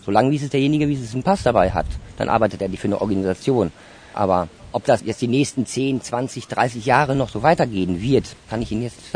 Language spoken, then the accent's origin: German; Brakel, North Rhine-Westphalia, Germany; also born or lived in Soest; Ich bin in Soest geboren, die ist also mit dran. Dann ist meine Mutter und mein Vater dann irgendwann nach Brakel, Kreis Höxter gezogen.